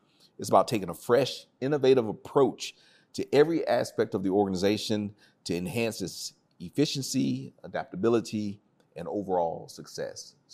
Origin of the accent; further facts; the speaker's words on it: Texas, United States; I'm from Texas, so you know, University of Texas fan.